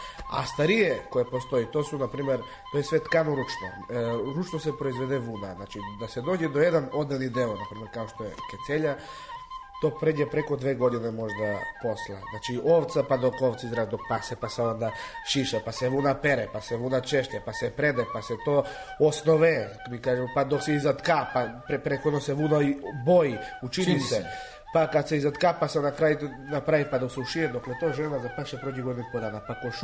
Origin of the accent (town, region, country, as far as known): Svrljig, Southern and Eastern Serbia, Serbia; born or raised there